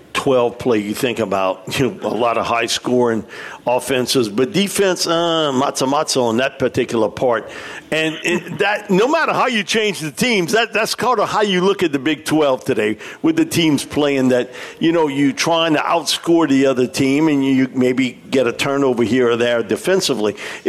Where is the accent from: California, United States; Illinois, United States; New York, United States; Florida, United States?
California, United States; I grew up in California.